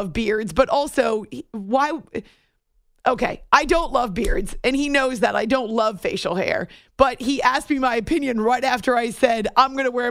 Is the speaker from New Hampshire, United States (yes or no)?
yes; New Hampshire, United States; Seriously, I grew up in New Hampshire.